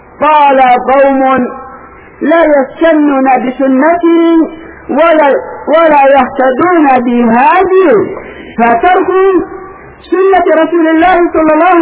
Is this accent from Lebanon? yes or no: no; Yemen; أصبح الإخوان المسلمون عندنا باليمن